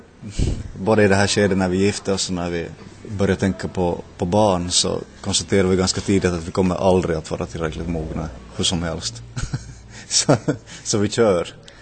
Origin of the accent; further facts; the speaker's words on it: Jakobstad, Ostrobothnia, Finland; also born or lived in Larsmo; Jag är uppvuxen i Jakobstad, Larsmo. Jakobstad till 20 års ålder. Och sen har jag växt upp i Larsmo sen dess. Skrev studenten 88 här i Jakobstad. Och sen i väg till Sverige tillbaka.